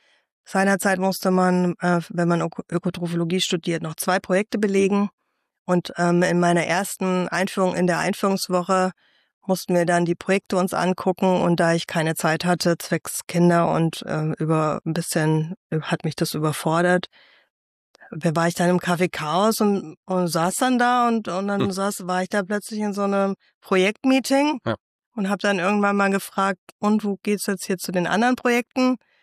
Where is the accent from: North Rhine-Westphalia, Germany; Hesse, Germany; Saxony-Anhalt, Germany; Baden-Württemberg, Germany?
Hesse, Germany; Fulda; dann habe ich hier meine Jugend verbracht im Kreuz.